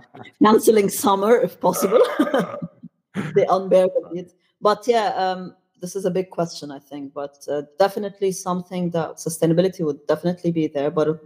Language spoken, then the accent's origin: English; Egypt; English is a second language; I'm Egyptian, I come from Egypt